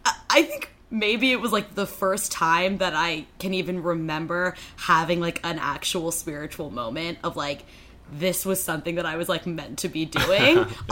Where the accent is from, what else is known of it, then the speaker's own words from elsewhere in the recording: Yardley, Pennsylvania, United States; I grew up in Yardley, Pennsylvania.